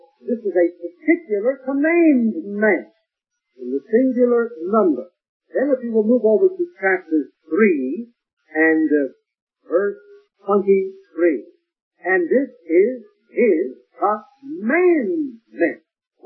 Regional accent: Philadelphia, Pennsylvania, United States; I was raised in Philadelphia, and I'm sorry to say that it has degenerated into the city of brotherly shove.

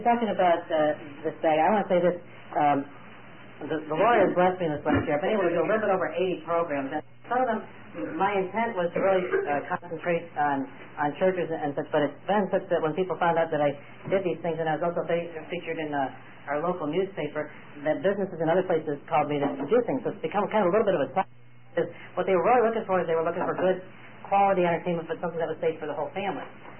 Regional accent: United States; I'm an American, and I'm proud to be American

